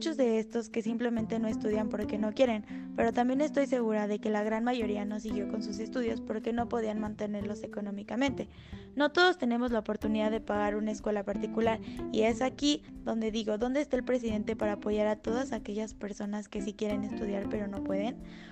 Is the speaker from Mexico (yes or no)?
yes; Mexico; Todos, como mexicanos, hemos visto cómo con la pandemia de COVID-19 la gente se está muriendo fuera de los hospitales.